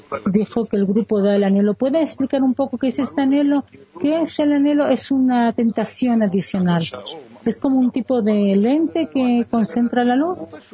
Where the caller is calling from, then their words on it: Ashdod, Southern District, Israel; de Ashdod.